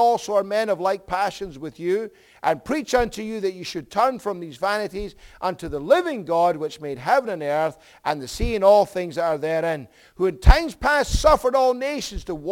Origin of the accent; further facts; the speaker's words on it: Edinburgh, Scotland, United Kingdom; So in my hometown of Edinburgh, there's an extinct volcano called Arthur's Seat.